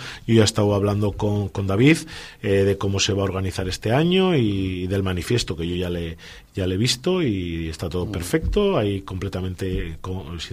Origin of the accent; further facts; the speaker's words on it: Laredo, Cantabria, Spain; En un pueblo todos somos de Laredo, todos nos conocemos